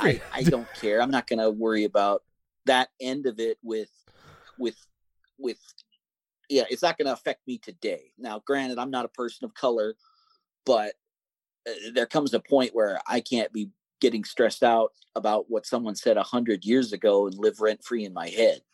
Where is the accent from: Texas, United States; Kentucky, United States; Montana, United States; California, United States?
Montana, United States; I grew up in Montana, and it's really close to a reservation where that we had Sioux, Cheyenne, and Crow.